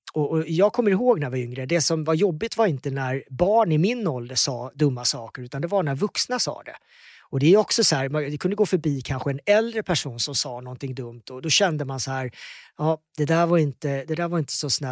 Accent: Karlshamn, Blekinge, Sweden; jag växte upp i Karlshamn, en liten stad nere i södra Sverige. Och vi var inte jättemånga som såg annorlunda ut.

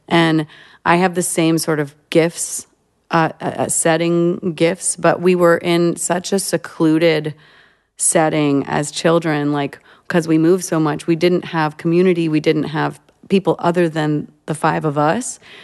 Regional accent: Albion, New York, United States; born there; also born or lived in Florida / Alabama / Kansas / Virginia; But I was born in Albion, New York, which is outside of Buffalo. A month later, I moved to Florida. A short time later, I moved to Alabama. Then I moved to Kansas.

